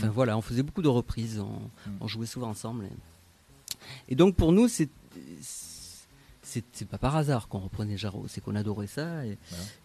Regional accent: Bayonne, Nouvelle-Aquitaine, France; born there; moi, je suis né donc à Bayonne, donc au Pays Basque, donc c'est mon pays natal. Et je suis né dans un quartier qui s'appelle le quartier Saint-Amand.

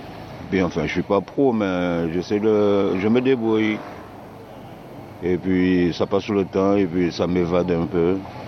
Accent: Guadeloupe; now in Marseille, France; Je suis d'origine de la Guadeloupe. J'ai 68 ans. Et puis, je suis à Marseille

